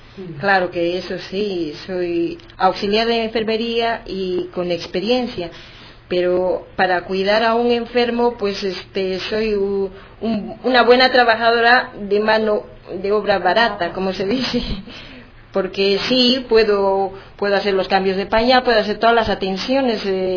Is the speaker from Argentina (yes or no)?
no; Bolivia; now in Spain; Yo soy boliviana, estoy en España